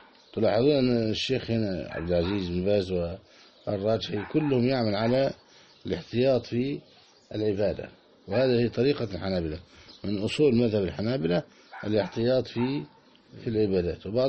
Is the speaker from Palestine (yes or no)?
yes; Bureij, Palestine; وهذا كان من قريتنا البريجات